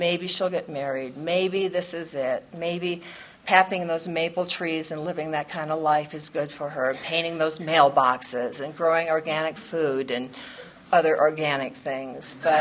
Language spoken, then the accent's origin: English; Iowa, United States; They don't really know I'm from Iowa. I can fake I'm from Wisconsin.